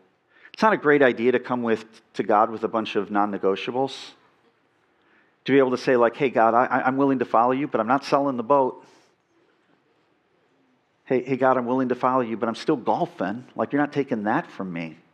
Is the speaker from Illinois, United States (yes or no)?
yes; Illinois, United States; now in Michigan, United States; where I grew up in Illinois, we'd be talking about tornadoes right now. In Michigan, where I live, we'd be talking wind chill.